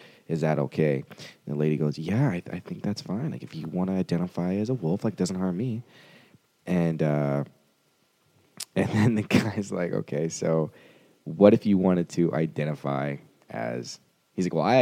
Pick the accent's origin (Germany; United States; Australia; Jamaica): Jamaica; I'm a Jamaican.